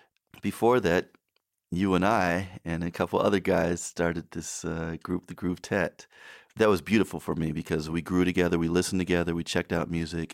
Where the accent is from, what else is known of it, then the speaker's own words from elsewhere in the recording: Grand Rapids, Michigan, United States; So, like you said, I'm from Grand Rapids, and I went to school there.